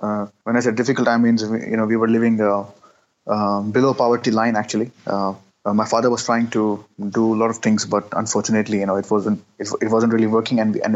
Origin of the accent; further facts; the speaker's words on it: Karachi, Sindh, Pakistan; I'm born and raised in Karachi. Okay, Karachi is the largest city of Pakistan, the economic capital, right? The heart of Pakistan, I would say.